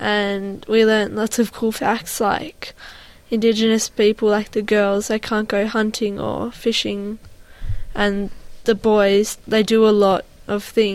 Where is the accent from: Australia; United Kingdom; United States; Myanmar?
Australia; Melbourne, Victoria; I'm from Melbourne, and I go to Trinity Grammar School in Kew. I was born in Melbourne, and my background is Greek-Australian.